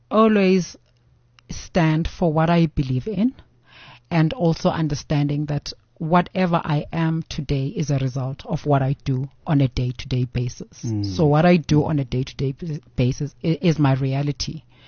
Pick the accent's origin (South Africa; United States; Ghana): South Africa; Eastern Cape; I come from the Eastern Cape, a very, very small village where people don't even understand there's a fashion industry out there